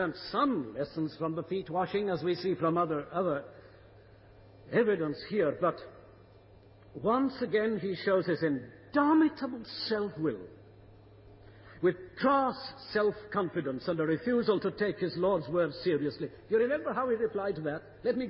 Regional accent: Wales, United Kingdom; now in Canada; That's the joy of being Welsh in Canada.

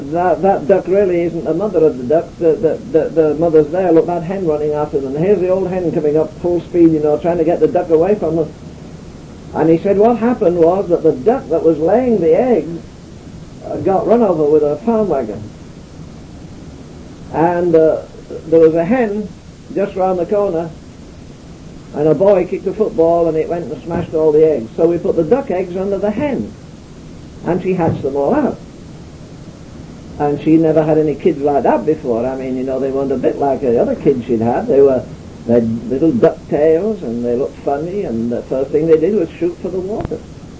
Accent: Yorkshire and the Humber, United Kingdom; I'm a Yorkshireman, so that's why I'm rough.

